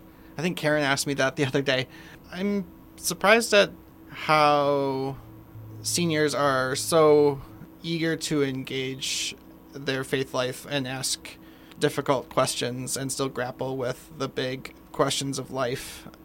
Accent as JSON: {"language": "English", "town": "Shoreview", "region": "Minnesota", "country": "United States", "tie": "born or raised there", "said": "I grew up in Minnesota, in Shoreview, just north of St. Paul."}